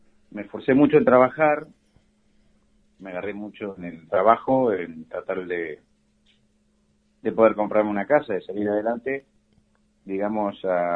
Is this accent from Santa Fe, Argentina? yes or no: no; Mar del Plata, Buenos Aires Province, Argentina; also born or lived in Ayacucho; yo nací en Mar del Plata. Me crié los primeros 5 años en un campo en Ayacucho, en el Rincón de Solané. Y después me fui a vivir desde el colegio, me quedé en Mar del Plata.